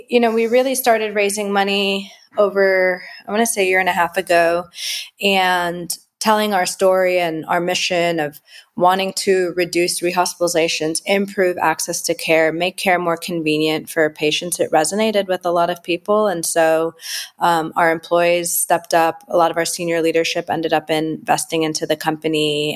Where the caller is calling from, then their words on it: Frisco, Texas, United States; I am in Frisco, Texas.